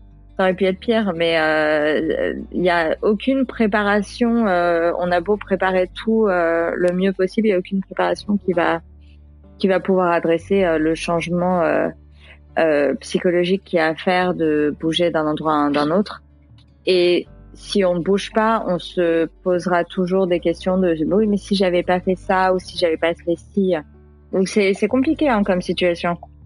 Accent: France; Je fais « Putain, mais foutez-moi la paix, je suis française. Enfin, j'ai habité ici, je sais pas ce que vous voulez de plus. »

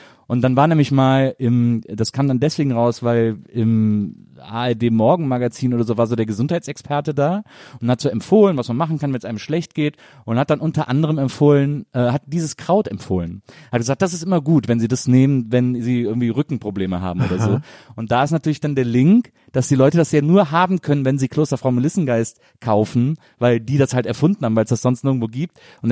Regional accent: Wesseling, North Rhine-Westphalia, Germany; in Wesseling, wo ich herkomme

